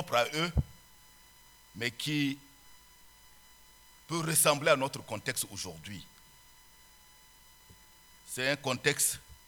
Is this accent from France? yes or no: no; Chad; Ce n'est pas le même contexte que nous avons là-bas chez nous au Tchad.